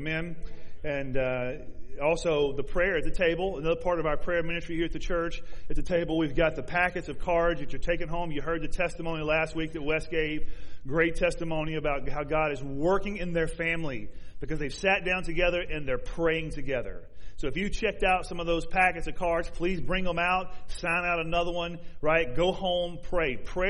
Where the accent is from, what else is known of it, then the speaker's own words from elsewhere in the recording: the South, United States; I grew up in the South. I promise you that is the way Southerners act.